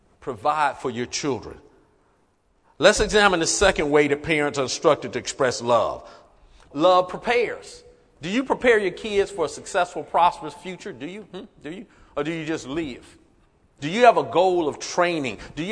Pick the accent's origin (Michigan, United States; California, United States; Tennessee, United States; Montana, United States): Michigan, United States; Detroit; I grew up in Detroit.